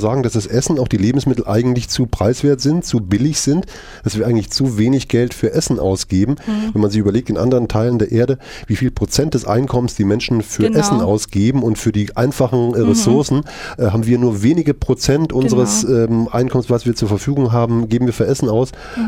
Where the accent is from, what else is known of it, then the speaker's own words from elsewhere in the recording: Texas, United States; ich komme aus Texas und bin Vegetarier